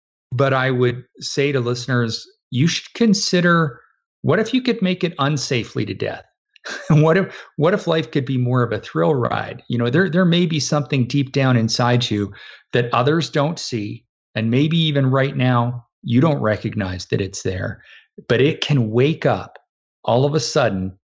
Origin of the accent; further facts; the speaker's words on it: Canada; a Canadian living in Canada